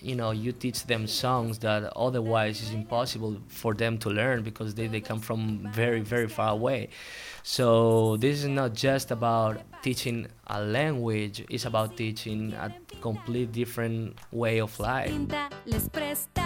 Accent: Madrid, Community of Madrid, Spain; English is a second language; now in United States; I'm 27 years old. I'm from Madrid, from Spain.

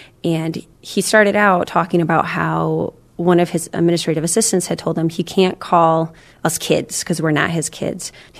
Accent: Michigan, United States; the community that I was living in and raised in, because I grew up just outside of East Lansing.

